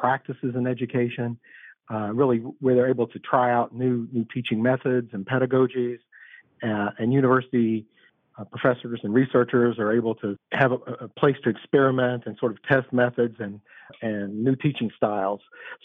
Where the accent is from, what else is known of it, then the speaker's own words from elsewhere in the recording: Pikeville, Kentucky, United States; also born or lived in Montgomery County; I grew up in Pikeville and came to the university to become a teacher